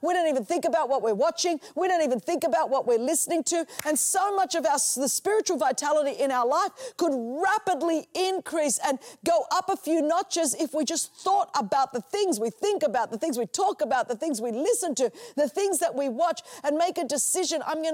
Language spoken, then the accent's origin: English; Australia; Now, look, I'm from Australia and I love the heat.